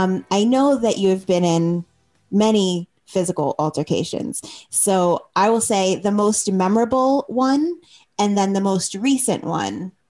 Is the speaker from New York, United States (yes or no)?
yes; Brooklyn, New York, United States; I know exactly this guy. I grew up in Brooklyn. I know this guy.